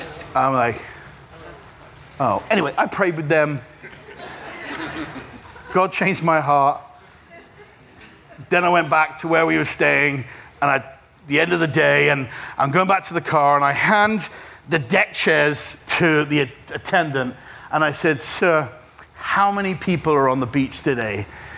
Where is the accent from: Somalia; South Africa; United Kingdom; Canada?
United Kingdom; England; now in Chicago, United States; I'm actually from England, but we live in Chicago.